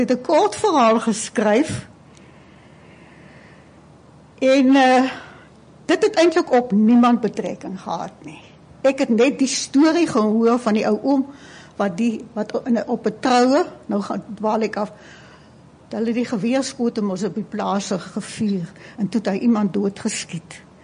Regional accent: Doringbaai, Western Cape, South Africa; also born or lived in Lamberts Bay; en ek het nie groot geword in die area nie. Ek het op Doringbaai en Lammelsbaai groot geword

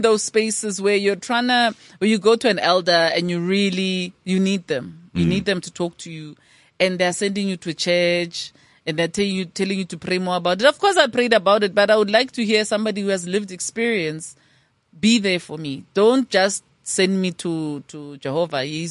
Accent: South Africa; it's so easy to be negative as a South African.

